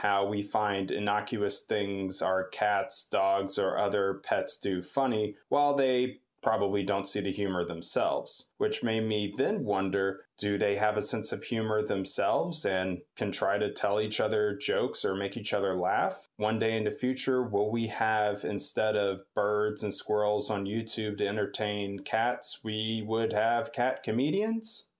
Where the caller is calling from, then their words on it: Delaware, United States; from Delaware.